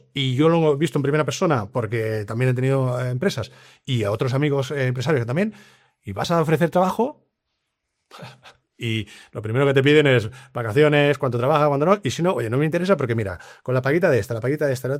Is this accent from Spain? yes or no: yes; Spain; yo soy español, España es un desastre de país.